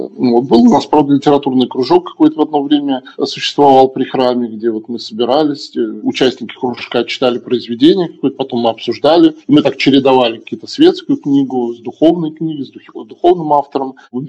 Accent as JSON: {"language": "Russian", "region": "Tambov Oblast", "country": "Russia", "tie": "born or raised there", "said": "Я сам родом родился, вырос в Тамбовской области, и моя матушка тоже"}